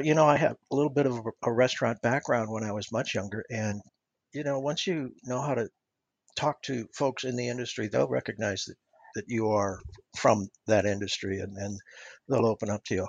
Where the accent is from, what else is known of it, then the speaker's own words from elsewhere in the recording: St. Louis, Missouri, United States; So, I'm from St. Louis, and we are big, it's a big baseball town.